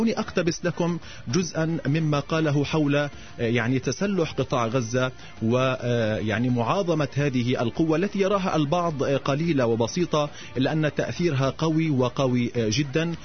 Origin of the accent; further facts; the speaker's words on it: Palestine; الكثير من الإخفاقات والكثير من النجاحات على صعيدنا كفلسطينيين. إن شاء الله في العام الجديد نحن نطمح لتغيير هذا الواقع الذي نعيشه جميعا كفلسطينيين